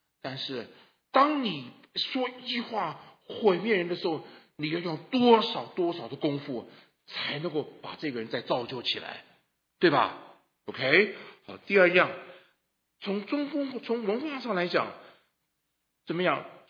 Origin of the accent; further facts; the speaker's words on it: China; 我们中国人最喜欢搞这个